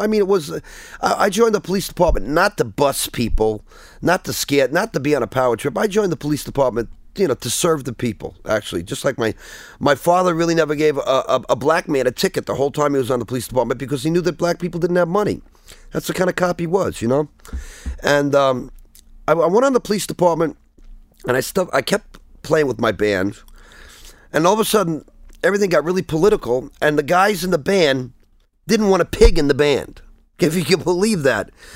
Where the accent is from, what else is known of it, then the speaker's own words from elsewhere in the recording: Brooklyn, New York, United States; Well, actually, I was growing up in Brooklyn. Then I went to high school in Brooklyn, and I started getting really crazy.